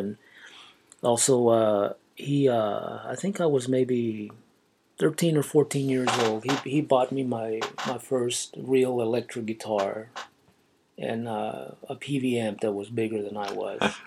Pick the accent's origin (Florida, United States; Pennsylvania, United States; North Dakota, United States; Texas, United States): Texas, United States; Weslaco; I am from a little town in South Texas called Weslaco, Texas. It's about 5 miles north of the Mexican border